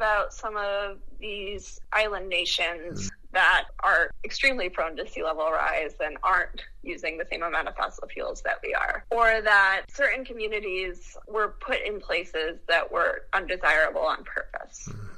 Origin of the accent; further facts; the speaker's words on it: Oregon, United States; moved away as an adult; So I came from Oregon, and we saw big fires out there, and we always had fires